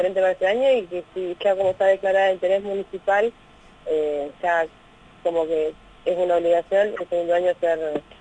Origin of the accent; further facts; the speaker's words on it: Concepción del Uruguay, Entre Ríos, Argentina; y siempre la mayoría que somos de Concepción de Uruguay